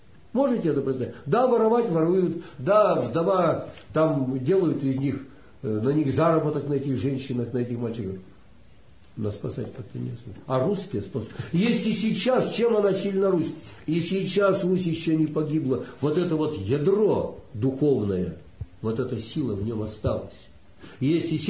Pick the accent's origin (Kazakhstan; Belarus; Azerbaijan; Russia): Belarus; Мы были белорусы, да мы были всегда братьями.